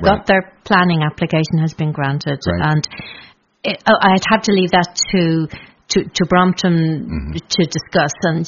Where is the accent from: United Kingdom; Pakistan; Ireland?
Ireland; moved away; I relocated from Ireland here.